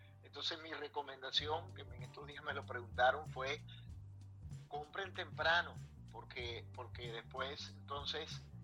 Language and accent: Spanish; Venezuela; como buen latino, buen venezolano, todo lo dejamos para último